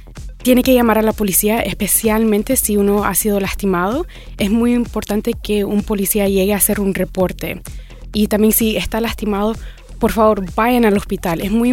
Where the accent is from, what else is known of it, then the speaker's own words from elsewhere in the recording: United States; born there; Bueno, como le digo, yo nací aquí en los Estados Unidos, pero mis padres son de Nicaragua.